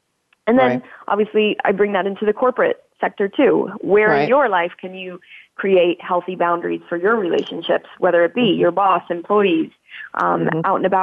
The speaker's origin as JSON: {"language": "English", "region": "New York", "country": "United States", "said": "I'm also a New Yorker."}